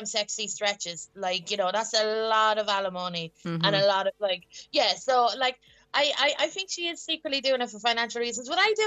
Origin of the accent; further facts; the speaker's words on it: Midlands, United Kingdom; because I grew up in the Midlands.